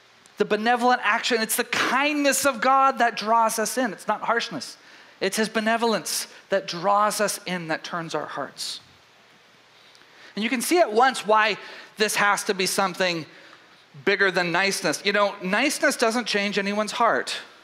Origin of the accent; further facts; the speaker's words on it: Southern United States, United States; Now, you guys, I am from the South, so I know all about this.